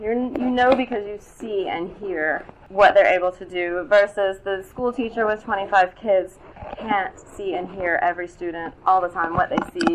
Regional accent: Florida, United States; I grew up in Florida, so you could go to the beach at any time

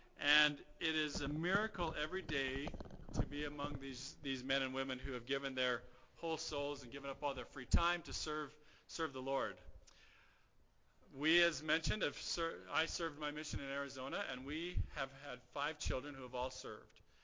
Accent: Alberta, Canada; now in Orem, United States; As was stated, we are from Alberta, Canada. We have been serving here in the Orem, Utah mission since the end of June of last year, so just about a year.

